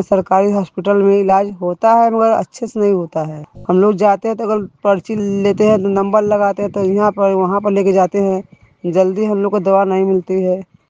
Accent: Mirzapur, Uttar Pradesh, India; मैं हनुमानपाड़ा की रहने वाली हूँ, मिर्जापुर सिटी ब्लॉक।

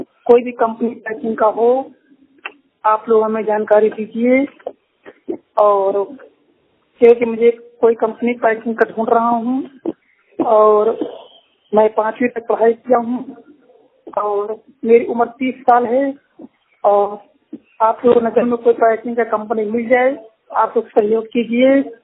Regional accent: Rae Bareli, Uttar Pradesh, India; उत्तर प्रदेश रायबरेली का रहने वाला हूँ।

